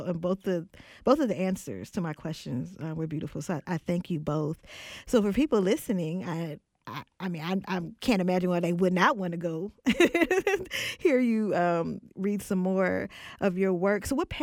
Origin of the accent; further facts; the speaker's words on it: Oakland, California, United States; also born or lived in Los Angeles; because I used to live in LA. I'm from Oakland. I lived in LA.